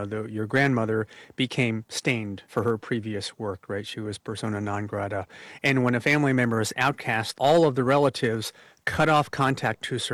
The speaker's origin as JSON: {"language": "English", "country": "United States", "said": "I'm Chinese American and have family in the places you go to."}